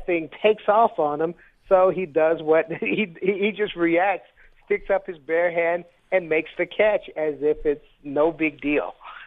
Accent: Bluefield, West Virginia, United States; he played in my hometown, which is Bluefield, West Virginia

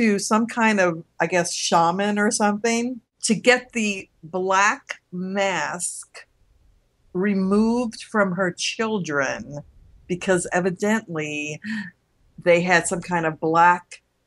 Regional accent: New Orleans, Louisiana, United States; I'm from New Orleans. Voodoo's kind of a deal there

